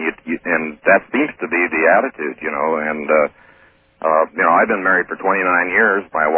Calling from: San Diego, California, United States; Oh, hi, Art. … I'm calling from San Diego.

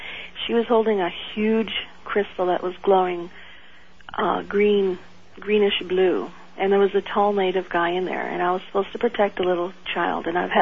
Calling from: Vancouver, British Columbia, Canada; I'm calling from Vancouver, Canada.

